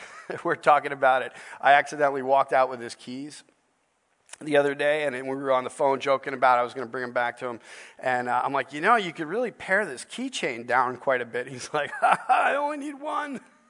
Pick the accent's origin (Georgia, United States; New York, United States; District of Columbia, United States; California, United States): New York, United States; I grew up in New York, I worked at a pizzeria.